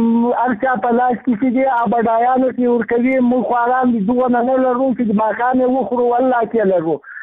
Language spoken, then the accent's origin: Pashto; Ghazni, Afghanistan; زه د غزنی دی ولایت کې مرکز دی ولسوالۍ هم نوم یې آغا محمد ده.